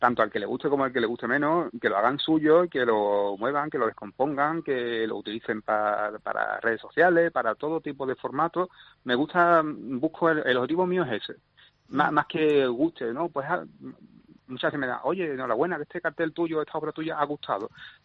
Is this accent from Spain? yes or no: yes; Seville, Andalusia, Spain; soy muy sevillano, soy muy cofrade, soy muy, como decimos aquí, muy jartible.